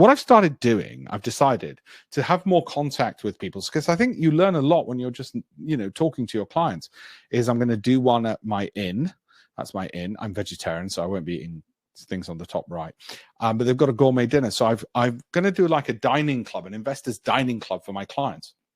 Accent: Armley, Yorkshire and the Humber, United Kingdom; I grew up in Armley without a silver spoon.

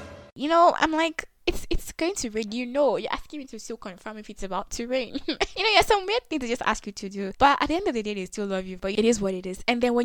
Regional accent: Nigeria; Okay guys, specifically Nigerian parents, because I am Nigerian and I hope you guys can relate to this.

